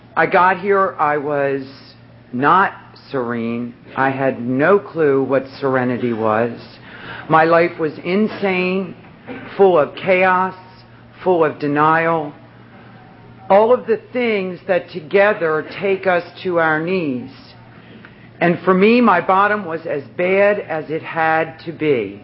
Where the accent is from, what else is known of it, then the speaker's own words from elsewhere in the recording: Ocean City, United States; I'm from the Ocean City area, and so this convention is real special to me. I got clean here in Ocean City simply because if I didn't, I was going to die. I lived across the bridge all of my life.